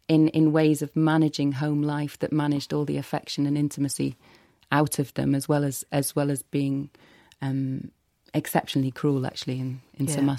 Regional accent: Wales, United Kingdom; I am Welsh, my father's Welsh, was brought up in North Wales

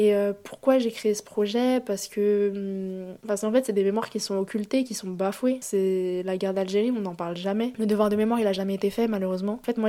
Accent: France; Vraiment, enfin, en tant que Français, on a du sang sur les mains

